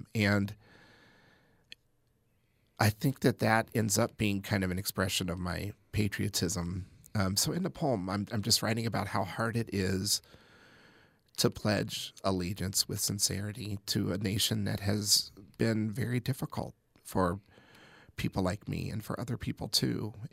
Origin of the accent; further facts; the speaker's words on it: United States; I am intensely patriotic. I love being American. I cannot imagine living somewhere else.